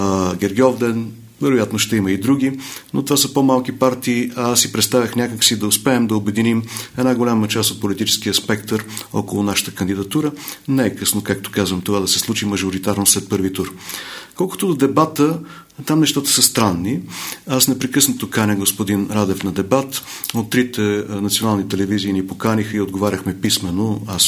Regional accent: Kardzhali, Kardzhali Province, Bulgaria; С много от тези избиратели аз съм си играл като дете в Кърджали, те ме помнят и обичат и досега.

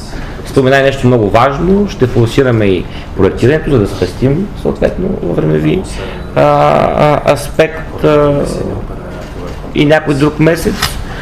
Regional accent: Northern Bulgaria, Bulgaria; аз съм от Северна България и от този район

